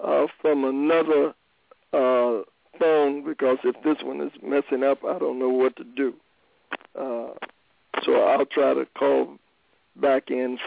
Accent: United States; as a young man growing up in America, that I was doing research on was what happened to us and how did we end up in this predicament.

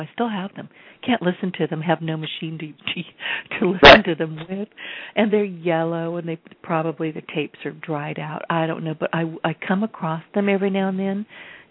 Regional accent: Southern United States, United States; I mean, I'm from the South, you're from the South.

